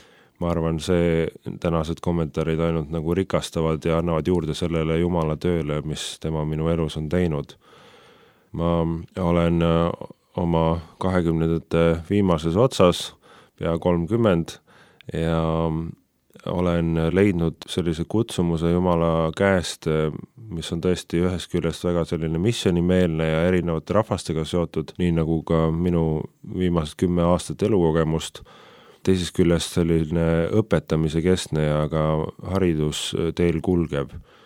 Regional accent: Võru County, Estonia; Mina olen üles kasvanud Võrumaal, Lõuna-Eestis.

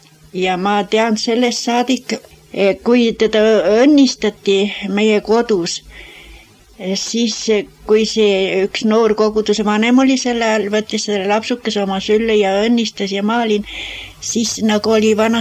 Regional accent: Jausa, Hiiu County, Estonia; born there; Ma olen sündinud Hiiumaal Jausa külas ja … viienda lapsena. Ma olin nagu kõige noorem selles kodus

